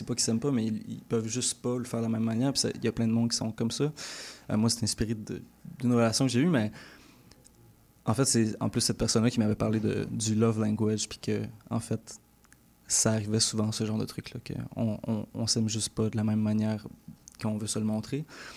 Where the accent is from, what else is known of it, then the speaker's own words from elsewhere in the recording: Quebec, Canada; also born or lived in British Columbia; Oui, je suis gaspésien de... Ben, j'aimerais dire de souche, mais étant donné que je suis pas né là, je sais pas si ça se dit, mais j'ai été élevé là-bas.